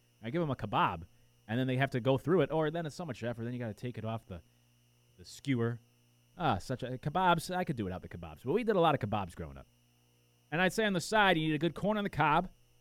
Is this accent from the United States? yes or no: yes; Northeast, United States; I grew up in the Northeast. We didn't do that.